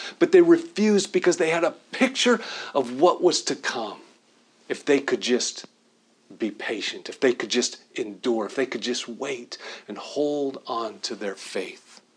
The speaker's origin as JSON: {"language": "English", "country": "United States", "said": "I love being an American. I love the freedom that we have in America"}